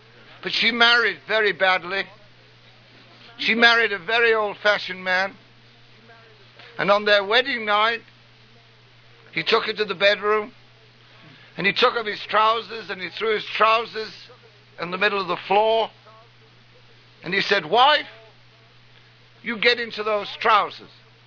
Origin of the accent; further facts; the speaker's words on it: England, United Kingdom; You can tell I'm from England, not from Ohio. Right? I'm from England